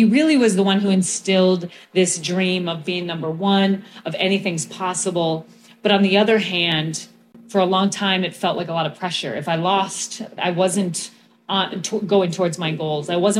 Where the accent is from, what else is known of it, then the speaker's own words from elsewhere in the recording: Wisconsin, United States; also born or lived in Minnesota; I was born in Minnesota. I grew up in Wisconsin. So up north, we have indoor tennis.